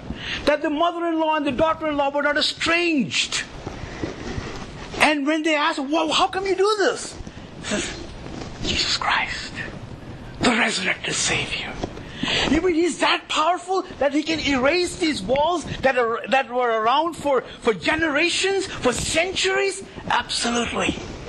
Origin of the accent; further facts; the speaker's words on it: Mumbai, Maharashtra, India; also born or lived in Kerala; I never grew up in Kerala, right? I grew up in Mumbai, so there's a little bit of a different perspective anyway.